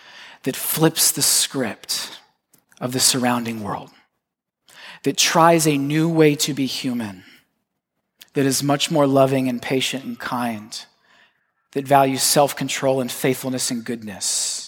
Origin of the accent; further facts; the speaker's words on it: the South, United States; I grew up in the South. I know what that feels like.